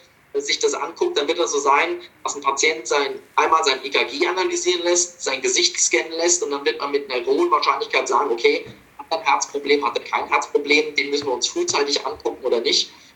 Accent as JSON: {"language": "German", "town": "Munich", "region": "Bavaria", "country": "Germany", "tie": "born or raised there", "lives_now": "Essen, Germany", "said": "meine alte Heimat München"}